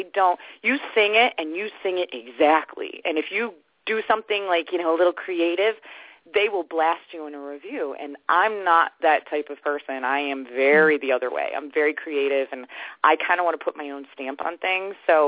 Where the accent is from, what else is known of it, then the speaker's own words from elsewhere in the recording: Alden, New York, United States; I came from Buffalo, New York, Alden, New York, which is a farm country. That's where I grew up.